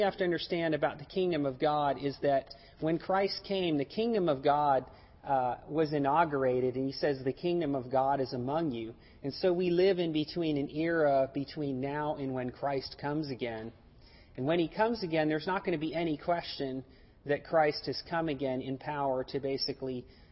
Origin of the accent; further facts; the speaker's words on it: United States; Maybe that is right, but, I'm an American, so...